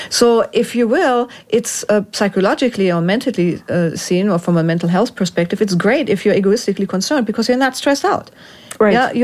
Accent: Germany; Well, when I grew up in Germany, we were all freaked out because of nuclear threat.

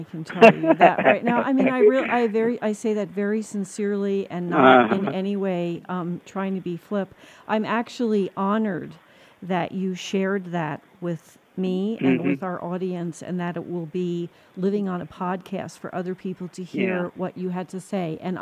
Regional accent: New Jersey, United States; I'm from New Jersey, so you can imagine a Jersey girl going to Canyon de Chelly

